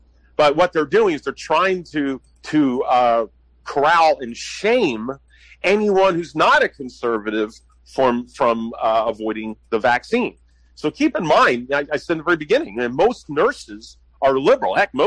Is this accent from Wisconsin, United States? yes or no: no; Philadelphia, Pennsylvania, United States; I mean, I come from Philly. I spend time in New York City.